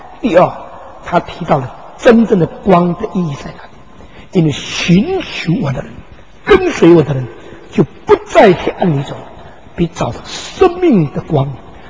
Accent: China; 所以希伯来文化那些懂旧约的人一听见耶稣讲这句话，跟我们中国人的回应是不一样的。

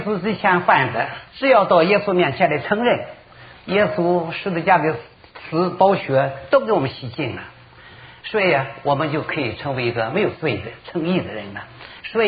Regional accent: Shandong, China; 我是山东人啊

